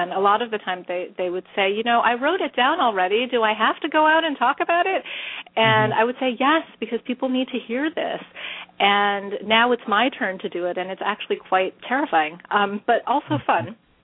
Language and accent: English; New York, United States; I grew up in the Bronx, so, you know, I am much more comfortable in a city environment.